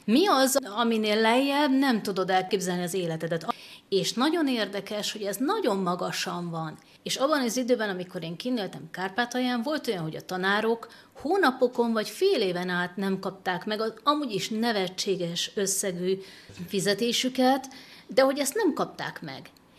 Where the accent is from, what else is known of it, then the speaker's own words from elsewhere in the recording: Budapest, Hungary; pedig Budapesten nőttem föl, utaztam én a metrón, meg a hetes buszon korábban is